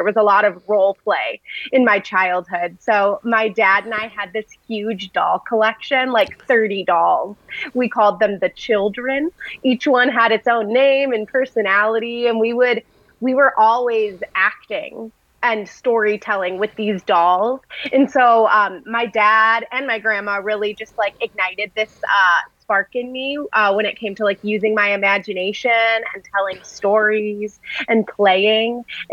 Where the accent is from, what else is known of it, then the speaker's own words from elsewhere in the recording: Oxford, Michigan, United States; So I grew up in Oxford, Michigan. It's about an hour north of Detroit. That's where I grew up.